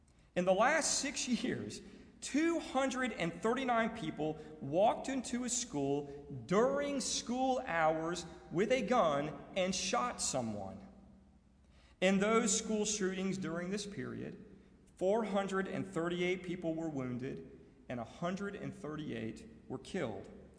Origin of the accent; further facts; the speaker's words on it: United States; As an American, as a Christian, as a parent, as a human being with a conscience